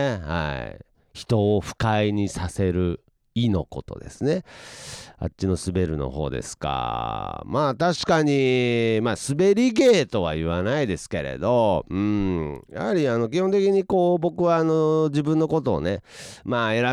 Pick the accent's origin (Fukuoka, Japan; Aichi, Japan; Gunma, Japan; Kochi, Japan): Aichi, Japan; Nagoya; やはりこう地元名古屋としては、はい、もうね名古屋人ぶってますけどね、東京行ってる時は東京人ぶって、名古屋戻ってきたらすぐ浅田真央ちゃん地元のとか言い出すっていうね、